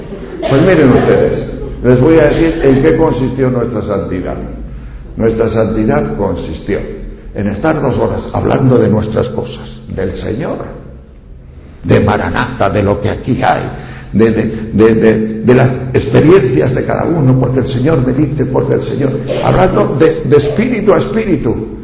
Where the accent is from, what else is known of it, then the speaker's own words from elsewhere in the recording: Tejerina, Castile and León, Spain; en mi pueblo, Tejerina, León, que hay 3 rebaños de ovejas